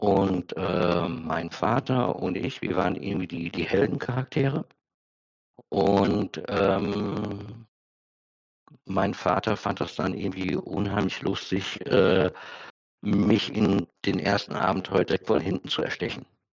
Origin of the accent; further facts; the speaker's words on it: Oberhausen, North Rhine-Westphalia, Germany; ich komme halt aus Oberhausen, da gab es halt einen Spieleladen